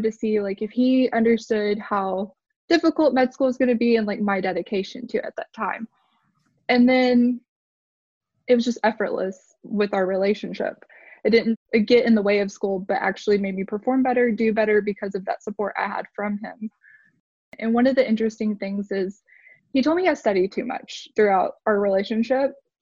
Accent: Arkansas, United States; I'm from Arkansas. So I was kind of on my own island out there.

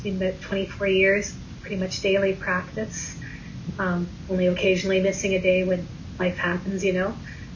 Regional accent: Canada; I'm white Canadian who's been learning from Indigenous people for over 24 years.

